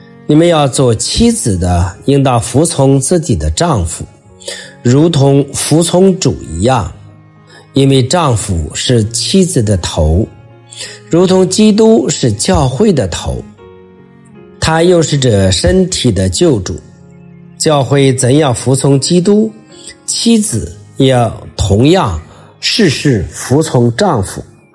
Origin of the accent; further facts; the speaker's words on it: China; 尤其在我们中国人的心目当中，男人对女人好像没有这份爱